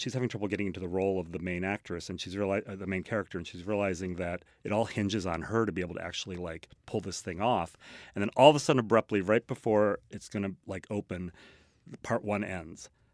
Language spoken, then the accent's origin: English; Midwest, United States; I'm from the Midwest, so I was like, yes.